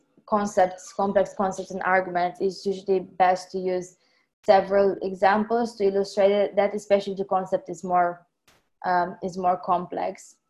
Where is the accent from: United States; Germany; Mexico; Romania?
Romania; So in my home country, for example, in Romania, in some educational settings